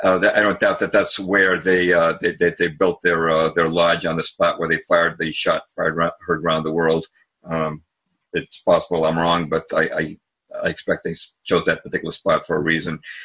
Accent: Lexington, Massachusetts, United States; I grew up in Lexington, Mass, where the shot fired around the world was heard, and I used to walk by the Lexington Battle Green every day.

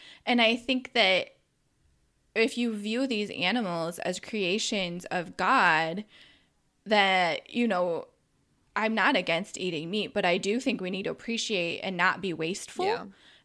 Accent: Midwest, United States; So obviously growing up in the Midwest, you have people that hunt and you're just kind of used to that. Going to New York City, a lot of the people I came in contact with were very against hunting.

